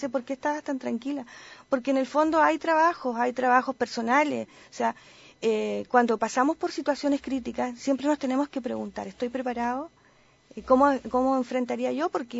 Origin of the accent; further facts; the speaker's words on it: Magallanes, Chile; now in Alicante, Spain; Yo soy chilena, pero por sobre todas las cosas magallánicas.